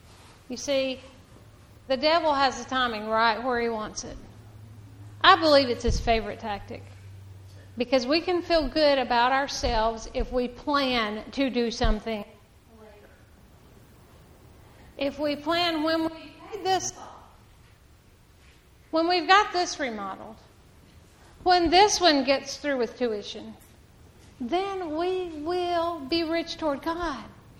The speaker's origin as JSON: {"language": "English", "town": "Huntsville", "region": "Alabama", "country": "United States", "said": "I'm from Huntsville, okay?"}